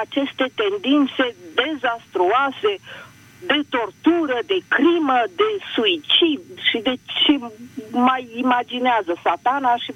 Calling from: Piatra Neamț, Neamț County, Romania; din Piatra Neamț, profesoară de pictură pensionată medical.

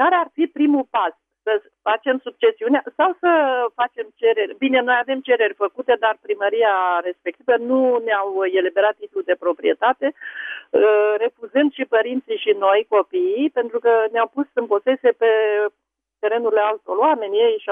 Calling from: Bucharest, Romania; Sunt din București

